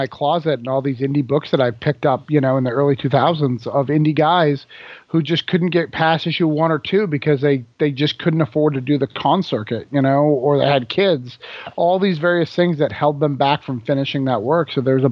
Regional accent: New Hampshire, United States; moved away; You know, I came to Florida. I moved to Florida from New Hampshire to be in film.

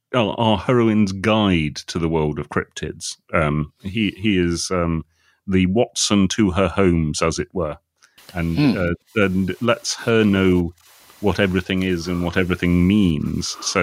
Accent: South West England, United Kingdom; accent: West Country; And I have him talking with, what's actually my natural accent? This, which is a pirate accent, really, because this is where pirates come from.

